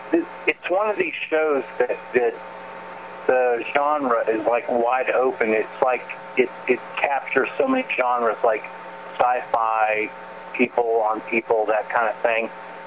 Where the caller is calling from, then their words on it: North Carolina, United States; I'm calling from North Carolina.